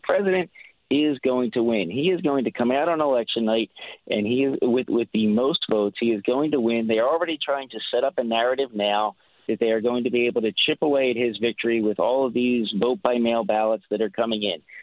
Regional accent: Philadelphia, Pennsylvania, United States; I grew up, I'm Philly born and bred myself. I'm from Kensington.

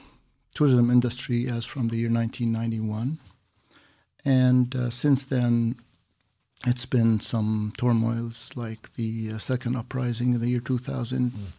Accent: Jerusalem, Jerusalem District, Israel; I was born in the Holy City of Jerusalem.

